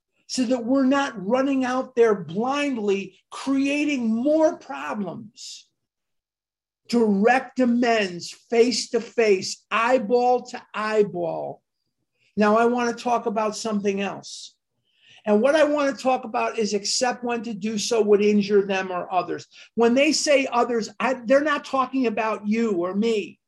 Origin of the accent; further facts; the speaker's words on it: Chicago, Illinois, United States; I'm born and raised in Chicago and this is in Ohio.